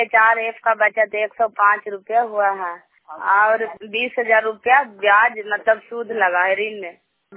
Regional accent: Sherpur, Bihar, India; मैं गुलाब जी का स्वयं सहायता समूह से बोल रही हूँ और नालंदा जिला और हरनौत प्रखंड शेरपुर गांव के रहने वाली हूँ।

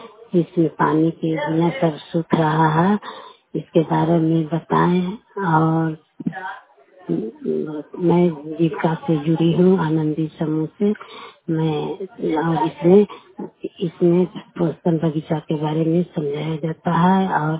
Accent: Manoharpur, India; ग्राम मनोहरपुर और थाना दरियापुर के रहने वाली हूँ, पंचायत अकबरपुर।

